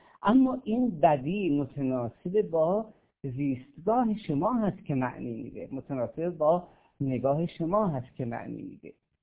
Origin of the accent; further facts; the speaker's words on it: Khorasan, Iran; با خراسان ما که سال 15 سانتی متر الی 20 سانتی متر بیشتر بارون میاد، خیلی تفاوت داره. ما اینجا زمین زیاد داریم ولی آب کم داریم.